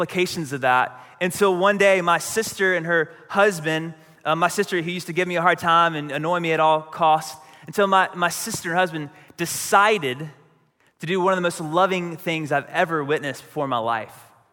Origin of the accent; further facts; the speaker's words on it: North Carolina, United States; And because we're from Eastern North Carolina, it's a country song.